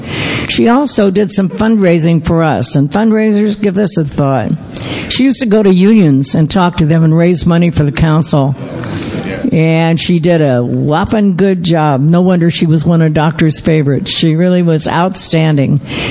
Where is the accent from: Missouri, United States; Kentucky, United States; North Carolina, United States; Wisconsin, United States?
Missouri, United States; now in California, United States; I was new. I was from Missouri, and I hadn't been here a long time